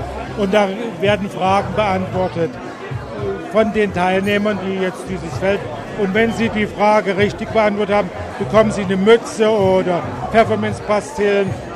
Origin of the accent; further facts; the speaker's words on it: Munich, Bavaria, Germany; Ich bin aus München, arbeite dort bei den Sittensträuchen ehrenamtlich mit, bei der Münchner AIDS-Hilfe.